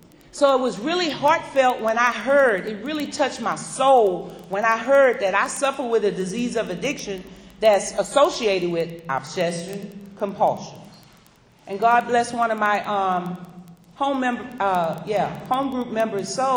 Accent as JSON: {"language": "English", "region": "Louisiana", "country": "United States", "said": "I'm from Louisiana and they had this homeless shelter."}